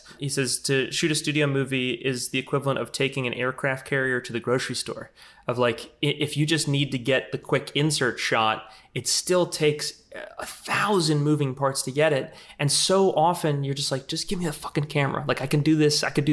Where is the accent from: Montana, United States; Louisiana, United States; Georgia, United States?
Louisiana, United States; New Orleans; She comes from New Orleans. I'm from New Orleans.